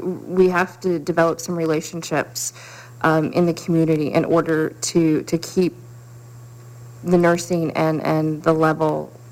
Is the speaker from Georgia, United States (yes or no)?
no; South Carolina, United States; also born or lived in Utah; I grew up in South Carolina. I lived in Utah for 18 years.